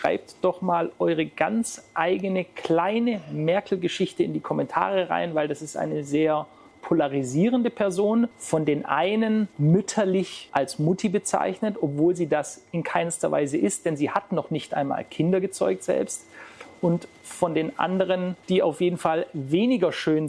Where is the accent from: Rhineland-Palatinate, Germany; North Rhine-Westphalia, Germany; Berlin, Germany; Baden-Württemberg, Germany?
Baden-Württemberg, Germany; Stuttgart; Sie kommen ja ebenfalls, wie ich, aus Stuttgart